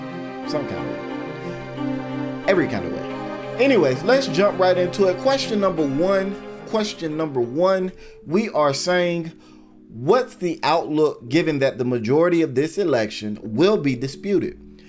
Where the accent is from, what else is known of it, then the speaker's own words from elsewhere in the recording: Florida, United States; And that state was, unfortunately, my home state of Florida.